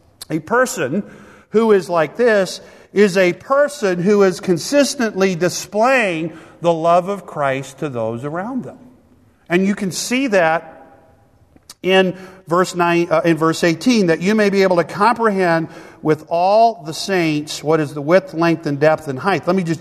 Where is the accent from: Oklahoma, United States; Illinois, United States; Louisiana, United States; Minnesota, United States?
Minnesota, United States; because I come from Minnesota